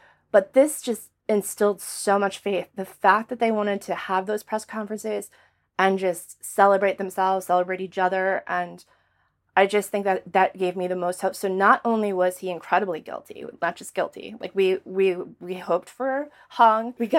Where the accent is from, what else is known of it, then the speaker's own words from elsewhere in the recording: Boston, Massachusetts, United States; I was super proud to be from, like, not from South Carolina, I'm from Boston, but I was super proud to live in South Carolina.